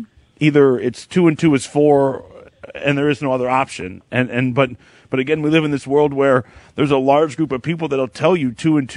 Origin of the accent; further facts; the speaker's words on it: Detroit, Michigan, United States; growing up here on, I'm from Metro Detroit, growing up here on the east side